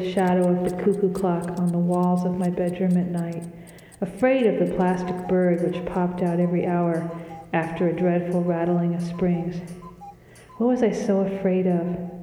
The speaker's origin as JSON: {"language": "English", "town": "Los Angeles", "region": "California", "country": "United States", "tie": "born or raised there", "said": "And that was the only Jewish context that I had, even though I grew up in Los Angeles."}